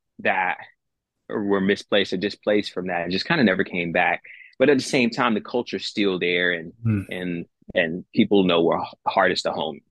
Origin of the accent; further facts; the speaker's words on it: Longview, Texas, United States; I grew up only in Longview, which was only like 45 minutes from the Louisiana state